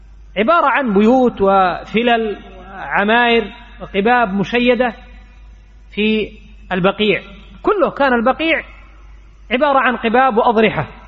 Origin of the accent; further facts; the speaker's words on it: Yemen; عندنا في اليمن على ما عندنا من الخير وبلد الإيمان والحكمة